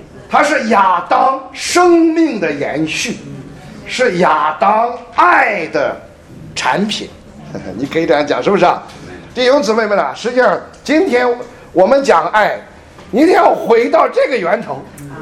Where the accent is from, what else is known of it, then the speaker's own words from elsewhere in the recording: China; 我们中国人有一句话